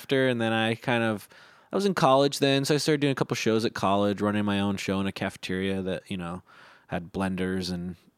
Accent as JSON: {"language": "English", "town": "North Smithfield", "region": "Rhode Island", "country": "United States", "tie": "born or raised there", "said": "I grew up in North Smithfield, which was kind of more like a not rural town. It was a small town, so I don't think it really had. It was next to a Woonsocket"}